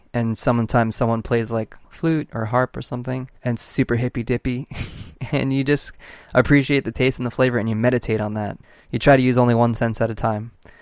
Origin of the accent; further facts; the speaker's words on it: New York, United States; We're both from Long Island.